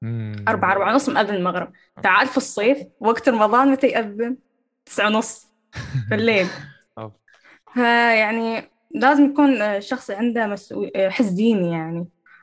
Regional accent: United Arab Emirates; يعني تعرف ان الاعلام هناك مختلف عن الاعلام عندنا في الامارات

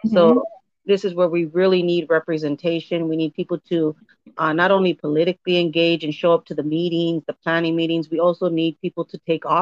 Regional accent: Los Angeles, California, United States; I grew up in Echo Park

